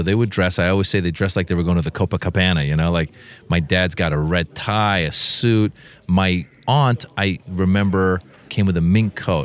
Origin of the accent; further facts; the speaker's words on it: California, United States; I grew up in Marin County, Northern California. It's a very affluent area.